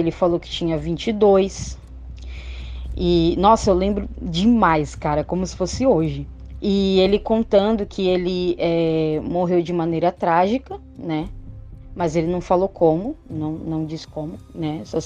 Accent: Santos, São Paulo, Brazil; eu sou de Santos, São Paulo.

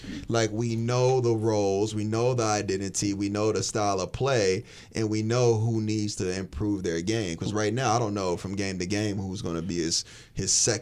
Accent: Kansas City, Missouri, United States; I'm 18 years old. I'm from Kansas City. I don't even know where the hell I'm at.

